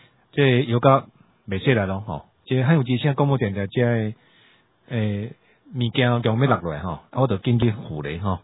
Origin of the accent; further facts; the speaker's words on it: Taiwan; 给他这样受到我们台湾人的热情的交代